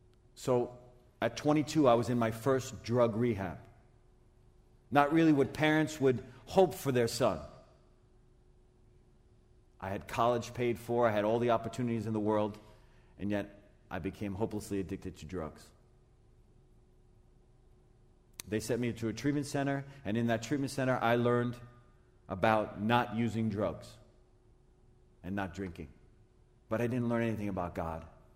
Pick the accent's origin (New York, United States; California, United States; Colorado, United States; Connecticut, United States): New York, United States; Long Island; So I grew up in Long Island, New York. I grew up to a wonderful Christian family, to incredible parents, to loving grandparents.